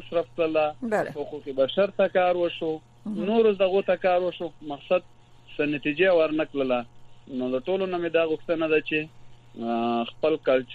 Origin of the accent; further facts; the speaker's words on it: Afghanistan; نو مونږ افغانان یو، زمونږ د ټولو افغانانو کلچر یو دی،